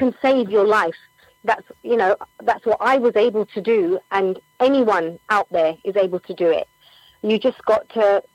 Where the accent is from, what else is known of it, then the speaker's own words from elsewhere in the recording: London, United Kingdom; you see me like in my hometown in London